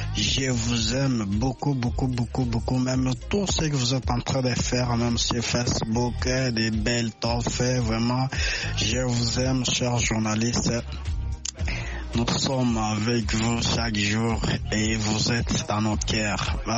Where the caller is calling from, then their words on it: Kananga, Kasaï-Central, DR Congo; partir de Kananga. Je suis votre grand auditeur de VOA Afrique chaque jour.